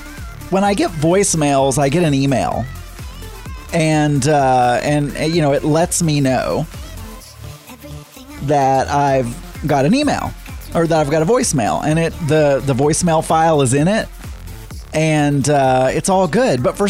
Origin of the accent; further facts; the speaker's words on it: the South, United States; accent: Southern; Who am I to make fun of an accent? I'm Southern. You could call in and make fun of my accent.